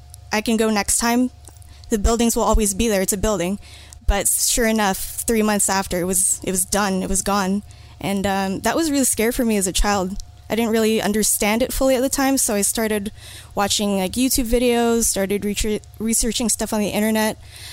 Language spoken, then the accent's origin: English; Toronto, Ontario, Canada; also born or lived in Kingston; I'm from Toronto, so that's the east coast of Canada. Depending on who you talk to, it's actually pretty central. And then when I was 17, I moved to Kingston, Ontario